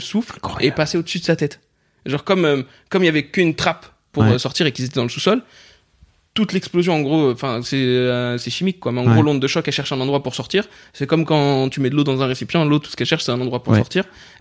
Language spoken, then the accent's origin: French; Pierrefitte-sur-Seine, Île-de-France, France; also born or lived in Saint-Denis; j'ai grandi à Pierrefitte, Saint-Denis et compagnie.